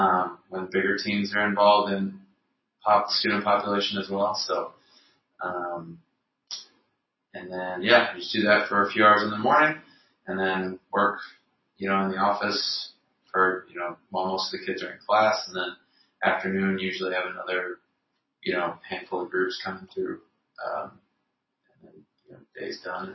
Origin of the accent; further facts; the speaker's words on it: Chicago, Illinois, United States; also born or lived in Texas / Colorado; I've lived in a couple different places in Texas, lived in Colorado, and I grew up in Chicago.